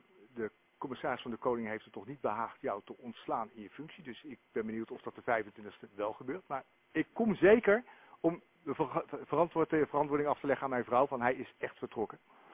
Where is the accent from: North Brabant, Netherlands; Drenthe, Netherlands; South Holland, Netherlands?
South Holland, Netherlands; Delft; Ik kom uit Delft, dus voor mij zijn het nog steeds de 3B-gemeentes.